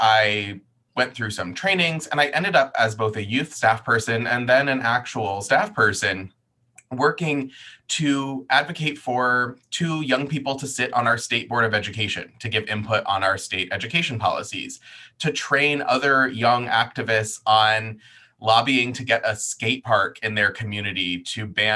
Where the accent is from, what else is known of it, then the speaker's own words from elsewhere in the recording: Portland, Maine, United States; my hometown of Portland, Maine